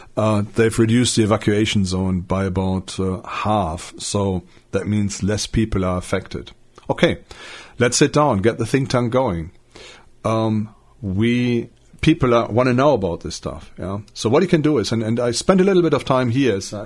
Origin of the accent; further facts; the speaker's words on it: Germany; English is a second language; I got news that they found a big bomb in my hometown. Yeah, big, massive bomb. And it's not unusual. my town was bombed in the Second World War quite heavily.